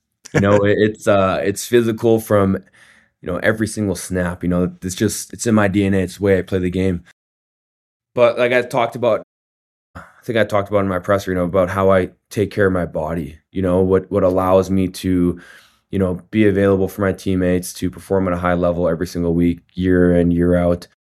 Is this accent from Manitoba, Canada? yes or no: yes; Manitoba, Canada; for me to play for my hometown and to, again, leave a legacy here as a Bomber